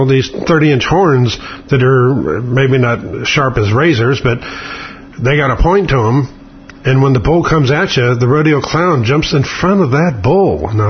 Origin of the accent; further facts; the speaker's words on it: Oklahoma, United States; I know I'm from Oklahoma, and rodeos are stupid